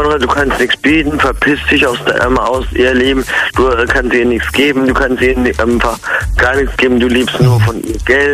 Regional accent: Hamburg, Germany; Ich komme aus Hamburg.

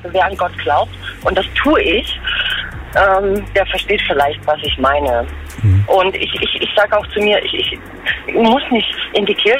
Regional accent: Saxony, Germany; ich komme aus Sachsen.

